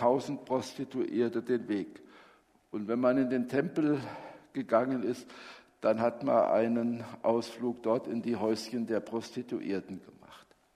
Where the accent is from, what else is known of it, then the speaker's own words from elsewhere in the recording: Germany; von Simmershausen nach Dippach, das sind so zwei Orte, in meiner Heimat